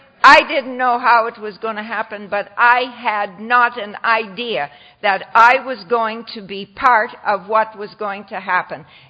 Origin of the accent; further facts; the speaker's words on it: Saskatchewan, Canada; born there; I was born in Saskatchewan, which is a province I'm talking about.